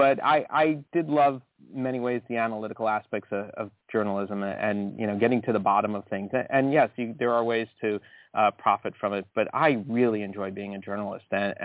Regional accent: Tenafly, New Jersey, United States; moved away as an adult; So I left Tenafly in the 90s after I graduated. So I finished college. I was actually commuting from Tenafly to college.

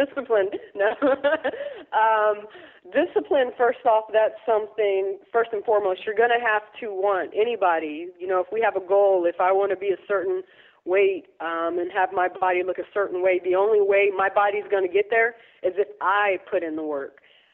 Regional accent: Texas, United States; I got interested in Texas and fitness while I was living in Texas. I was raised in Texas.

